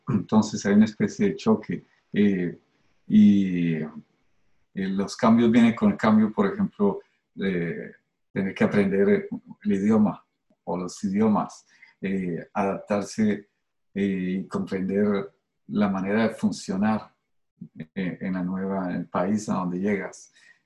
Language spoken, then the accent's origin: Spanish; Colombia; moved away as an adult; now in Canada; lo que hacía en Colombia, de donde vengo y donde trabajaba para diarios y revistas.